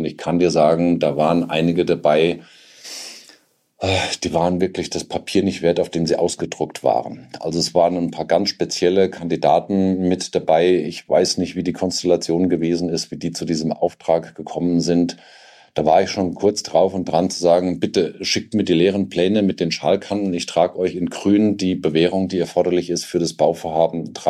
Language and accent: German; Hesse, Germany; born there; now in Bavaria, Germany; ich lebe hier in Bayern und das schon sehr lange, aber ich bin geboren in Hessen